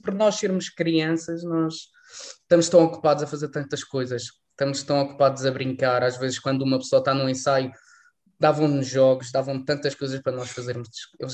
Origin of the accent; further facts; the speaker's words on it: Madeira, Portugal; olha, eu sou da Madeira e eu tinha que fazer viagens todas